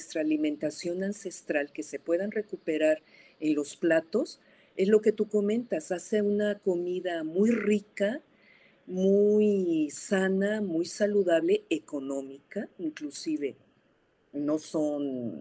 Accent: Mexico; todavía como mexicanos nos falta mucho para estar orgullosos de lo que es la gastronomía

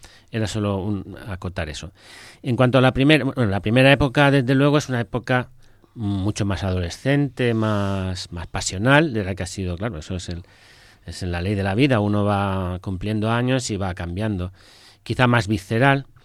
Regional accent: Torrent, Valencian Community, Spain; also born or lived in France / Navarre; Y volvimos a nuestro origen, que nuestro origen es Valencia. Concretamente, Torrent es de donde somos nosotros. Realmente, el origen es de ahí. Y luego nos trasladamos a Navarra y luego nos trasladamos aquí a Elche.

